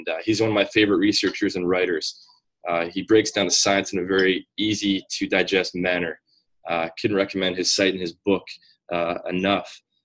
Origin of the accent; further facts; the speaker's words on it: British Columbia, Canada; I'm actually based out of Vancouver, Canada. I'm Canadian